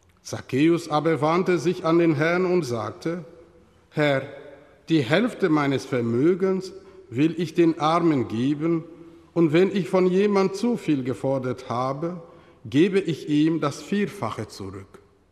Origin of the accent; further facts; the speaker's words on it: DR Congo; in meinem Heimatland, der Demokratischen Republik Kongo in Afrika.